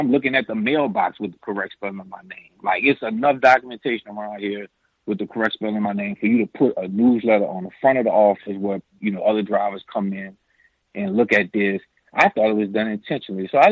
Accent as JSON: {"language": "English", "town": "New Orleans", "region": "Louisiana", "country": "United States", "said": "So I told him, I'm from New Orleans or whatever."}